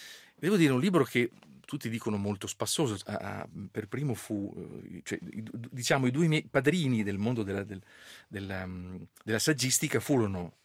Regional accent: Bologna, Emilia-Romagna, Italy; siccome sono bolognese, amo molto la mia città, sono un fervido campanilista

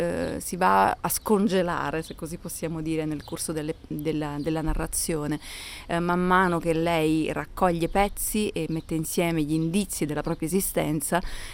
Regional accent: Naples, Campania, Italy; born there; Se avessi dovuto girare un documentario sulla mia città natale

